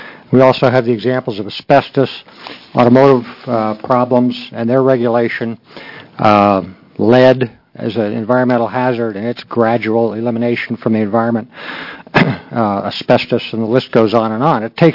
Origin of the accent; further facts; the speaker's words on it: Eugene, Oregon, United States; I'm a pulmonologist from Eugene